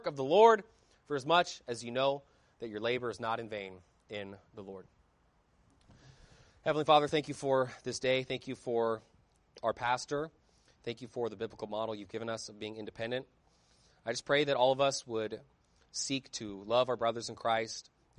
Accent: Northwest, United States; You know, I grew up in the Northwest

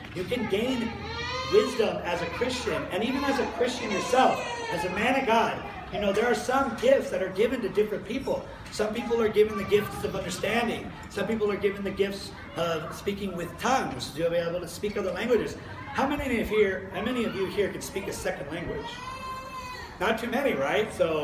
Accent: Kapaa, Hawaii, United States; I grew up in Kapaa Elementary, middle, and high school

